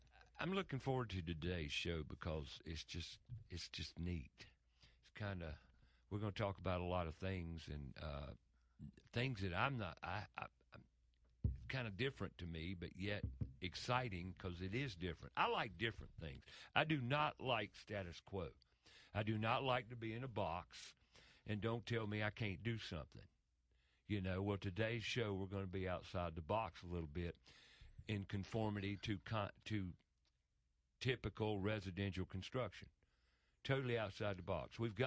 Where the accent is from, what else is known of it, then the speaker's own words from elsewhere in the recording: Charlotte, North Carolina, United States; I say, I'm born and raised in Charlotte.